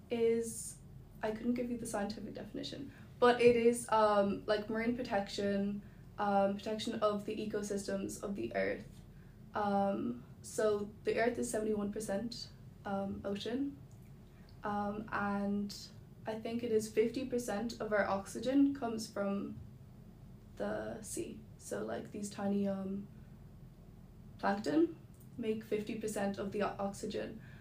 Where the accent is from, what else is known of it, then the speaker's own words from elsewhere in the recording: Skibbereen, Munster, Ireland; I'm from West Cork, around like the kind of Skibbereen area along the coast